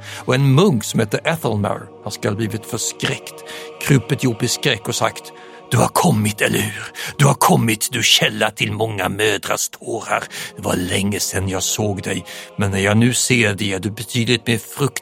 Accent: Sweden

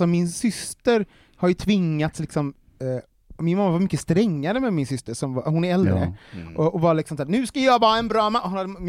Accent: Gothenburg, Västra Götaland County, Sweden; gick ifrån Hjällbo, jag är uppvuxen i orten i Göteborg

